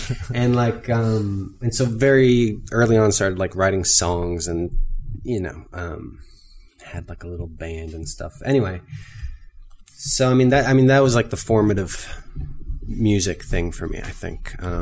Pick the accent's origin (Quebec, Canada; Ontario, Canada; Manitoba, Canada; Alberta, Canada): Ontario, Canada; Belleville; I mentioned I grew up in Belleville, Ontario, which at one point was actually, you know, kind of a tour stop for indie music in Canada.